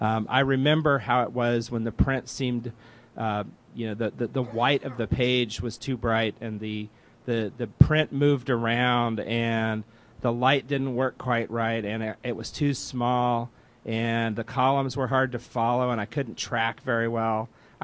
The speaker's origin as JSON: {"language": "English", "region": "Indiana", "country": "United States", "moved": "as an adult", "lives_now": "Northern California, United States", "said": "Ever since I came to Northern California from Indiana to go to graduate school, probably because I thought, you know, anything that goes on in California has to be better than anything that goes on in Indiana."}